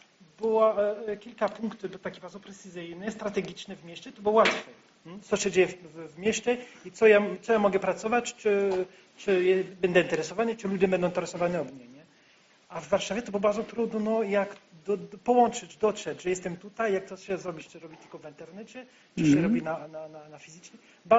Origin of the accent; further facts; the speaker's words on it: France; Polish is a second language; now in Poland; ja jestem z Francji i mieszkałem w duże miasta. Małe miasta, ale duże miasta, jak Lyon, to jest metropolitan.